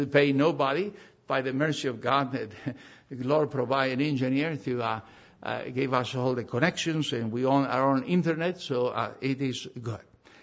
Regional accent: Argentina; was traditional in my hometown in Argentina to sing for 40 minutes before the evening service

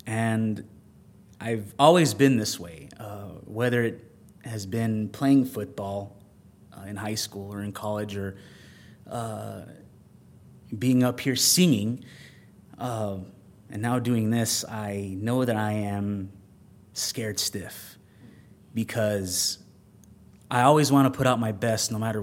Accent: Deming, New Mexico, United States; being born and raised in Deming, New Mexico, which is a town that's about 36 miles away from the Mexican border. Grew up in a good situation, had a good upbringing.

